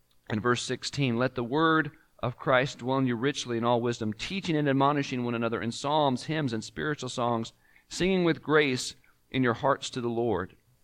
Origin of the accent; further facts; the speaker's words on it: United States; born there; I've always believed that there was a reason why God was decided that I was born in America.